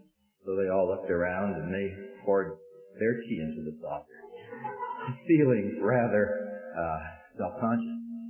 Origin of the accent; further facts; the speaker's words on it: Alberta, Canada; Now, why should a cowboy from Alberta be asking you where Calvin Coolidge?